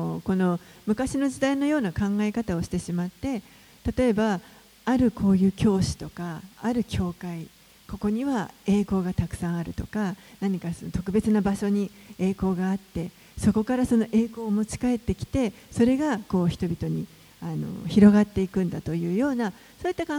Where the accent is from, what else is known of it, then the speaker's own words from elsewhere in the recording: Seattle, Washington, United States; そして私の出身のシアトルは、まあ、またその下で次世代